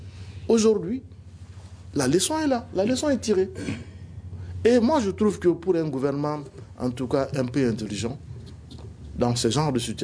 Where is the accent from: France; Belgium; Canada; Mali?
Mali; nous sommes tous des Maliens. On connaît un peu la mentalité.